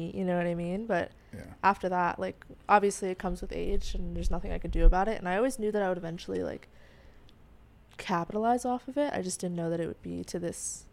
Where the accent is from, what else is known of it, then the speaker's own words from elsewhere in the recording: Florida, United States; I grew up in Florida.